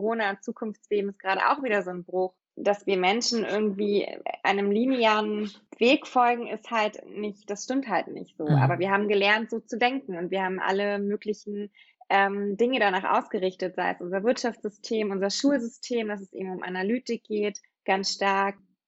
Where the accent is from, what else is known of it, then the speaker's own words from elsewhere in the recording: Berlin, Germany; Ja, ich komme aus Berlin gebürtig, bin in Pankow aufgewachsen und ja, habe da auch mein Abi gemacht vor 10 Jahren ziemlich genau